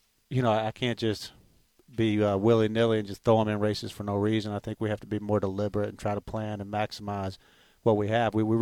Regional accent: Kentucky, United States; I grew up here in Kentucky, so, you know, it's an honor and a thrill to be participating in the race today.

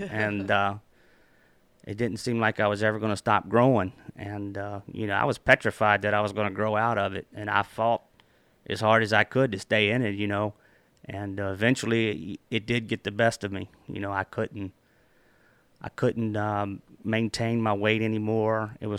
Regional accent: Lebanon, Kentucky, United States; also born or lived in Springfield, Kentucky / Lexington, Kentucky; spent most of my younger years in Springfield, Kentucky, Lebanon, Kentucky. I was born in Lebanon, Kentucky, very small towns, kind of a farm boy type. But me and my mother moved to the city when I was about 12 and to Lexington

